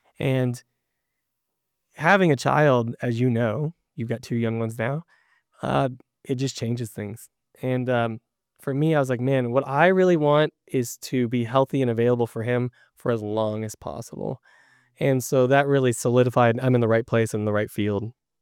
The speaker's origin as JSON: {"language": "English", "region": "Texas", "country": "United States", "tie": "born or raised there", "said": "So I grew up in Texas. My dad lived in Florida after they separated, and I spent my childhood visiting him in the summers."}